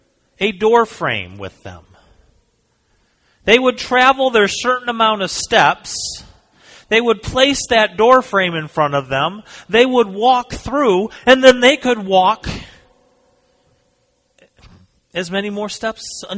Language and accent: English; Detroit, Michigan, United States; moved away as an adult; also born or lived in South Carolina; I grew up in Michigan, suburbs of Detroit, for my 18 years. When I was 18, I moved to South Carolina.